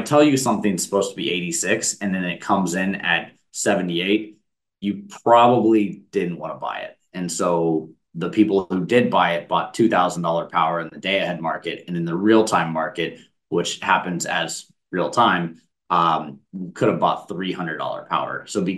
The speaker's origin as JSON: {"language": "English", "town": "Houston", "region": "Texas", "country": "United States", "tie": "born or raised there", "said": "As I said, I grew up in Houston. If it's below 40, we just shut the whole city down."}